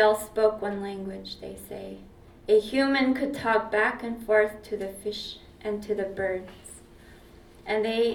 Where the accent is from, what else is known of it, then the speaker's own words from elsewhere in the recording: Arctic Village, Alaska, United States; I am from Arctic Village, Alaska, which is 200 miles north of the Arctic Circle, the northernmost Indian nation in the world, as it is known.